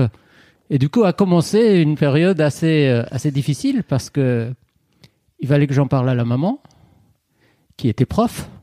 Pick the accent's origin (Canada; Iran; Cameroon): Iran; Tehran, Tehran Province; born or raised there